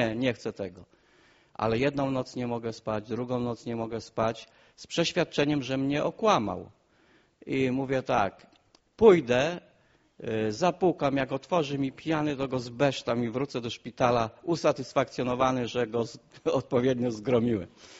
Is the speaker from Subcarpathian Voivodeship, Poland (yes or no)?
no; Szprotawa, Lubusz Voivodeship, Poland; born there; Przyjechałem do was z Głogowa. W ogóle urodziłem się w Szprotawie